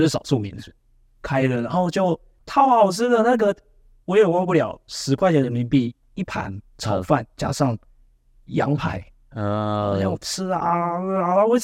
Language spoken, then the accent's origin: Chinese; Taiwan; 他们听到我是台湾来的，就啊台湾小弟